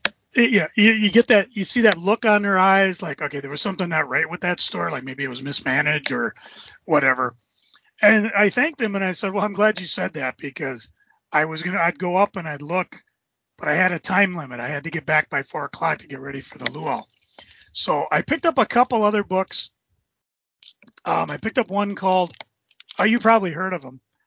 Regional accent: Minnesota, United States; yeah, I'm from Minnesota. I just like to check out the comic shops.

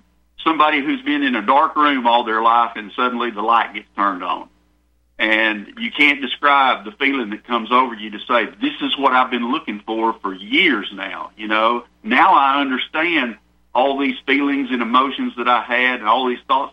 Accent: the South, United States; there's something special about the South and being a Southerner.

